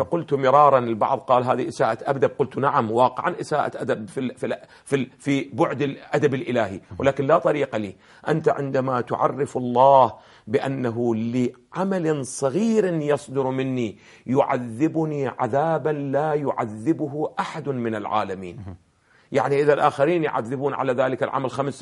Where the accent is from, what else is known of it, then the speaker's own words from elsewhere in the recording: Iraq; أنت ابن العراق وأنا ابن العراق ونعرف ماذا يجري في العراق